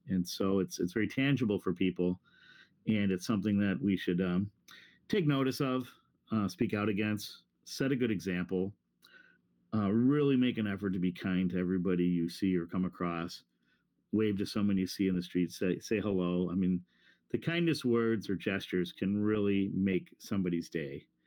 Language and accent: English; New York, United States; I remember as a young kid growing up in Western New York in the 70s, in a second generation Irish American family